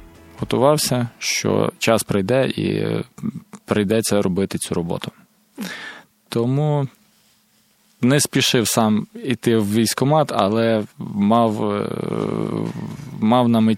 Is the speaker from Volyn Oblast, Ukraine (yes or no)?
yes; Lutsk, Volyn Oblast, Ukraine; Я з міста Луцьк, Волинська область.